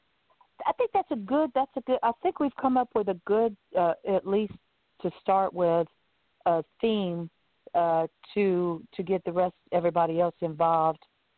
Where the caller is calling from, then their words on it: Florida, United States; I'm calling in from Florida.